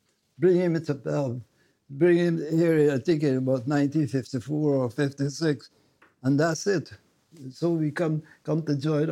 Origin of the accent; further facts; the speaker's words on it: Guyana; moved away as an adult; I come from Guyana, South America. They classify us as West Indians because we play West Indian cricket